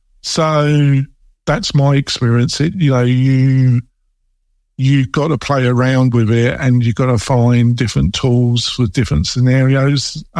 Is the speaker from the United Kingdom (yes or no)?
yes; England, United Kingdom; Yes, I am very English.